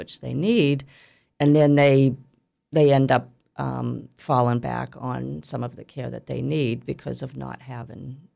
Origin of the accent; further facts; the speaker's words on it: East Coast, United States; I am from the East Coast, and that's where my career in social work began.